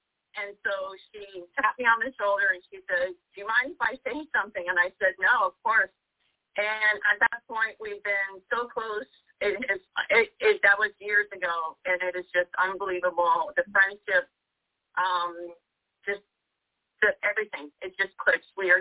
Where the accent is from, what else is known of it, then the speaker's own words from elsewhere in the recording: Miami, Florida, United States; also born or lived in Hialeah; I was born in Hialeah, Florida. So lived in Miami my whole life.